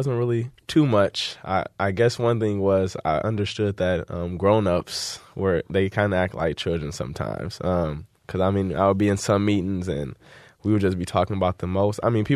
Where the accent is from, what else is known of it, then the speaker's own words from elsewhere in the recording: Inkster, Michigan, United States; Inkster City, that's just my hometown. You know, I'm a lifelong resident of the city. I grew up just knowing everyone